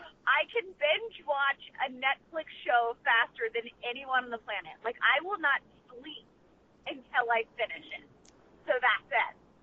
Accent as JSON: {"language": "English", "region": "Texas", "country": "United States", "tie": "born or raised there", "said": "I grew up in Texas and grew up with a family full of Cowboys fans."}